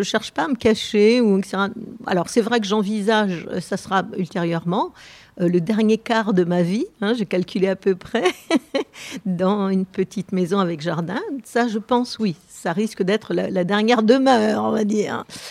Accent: Paris, Île-de-France, France; now in Die, France; je suis parisienne. Et depuis le mois de juin, je suis habitante de Die.

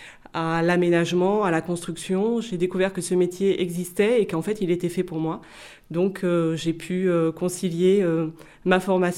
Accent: Provence-Alpes-Côte d'Azur, France; j'ai grandi dans les Basses Alpes avec donc ces montagnes qui naissent et qui sont très tourmentées dans la région de Digne

